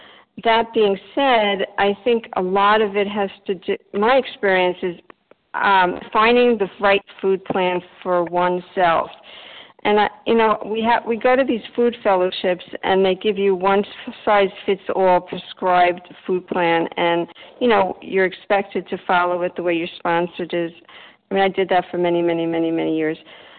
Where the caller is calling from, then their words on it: Delray Beach, Florida, United States; I'm calling from Delray Beach, Florida.